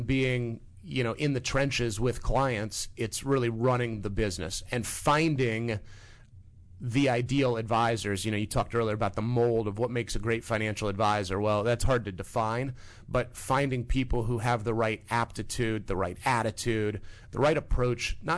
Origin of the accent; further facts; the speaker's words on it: Midwest, United States; Growing up in the Midwest, my parents never really spent a lot of money on much, very middle class upbringing.